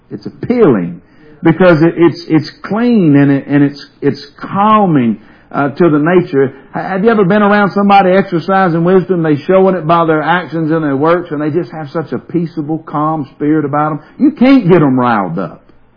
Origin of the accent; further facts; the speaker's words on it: Covington, United States; you get toward Covington, which y'all know it's a lot different from when I was raised in Covington, a major difference.